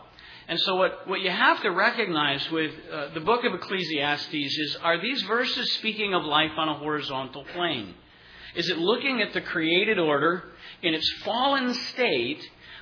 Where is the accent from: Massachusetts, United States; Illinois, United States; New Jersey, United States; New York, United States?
Massachusetts, United States; I'm not a native Mainer. I'm from Massachusetts, actually, and if you know your history, Maine used to be northern Massachusetts